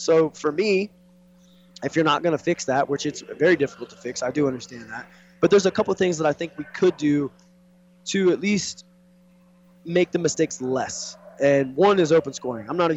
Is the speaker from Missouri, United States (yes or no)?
yes; Kansas City, Missouri, United States; I'm from Kansas City, Missouri, so what the commission says there is you can't have any affiliation to any gym at all.